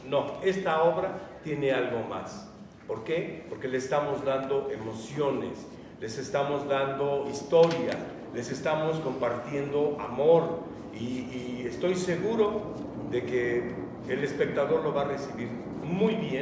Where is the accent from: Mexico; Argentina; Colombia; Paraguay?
Mexico; un género que es un poco ajeno a lo que somos los mexicanos